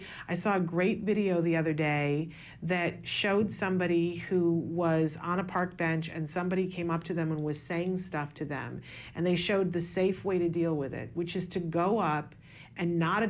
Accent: Saratoga, New York, United States; in my hometown of Saratoga, New York, a very artsy-fartsy kind of town that in the winter is kind of a small-town feel

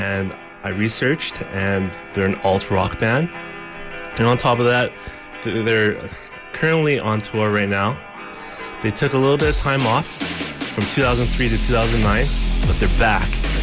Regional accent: Canada; I am Canadian, and I spent a lot of my youth ice skating.

